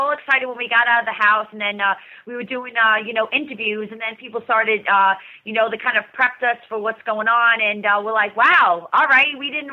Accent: New York, United States; I'm loud. I'm Italian. I'm from New York.

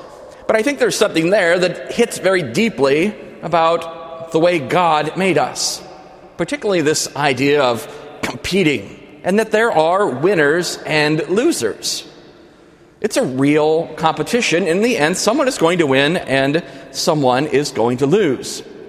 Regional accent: Kansas City, Missouri, United States; now in Washington, United States; Now, I am from Kansas City. I'm here living, studying at Catholic U, studying canon law.

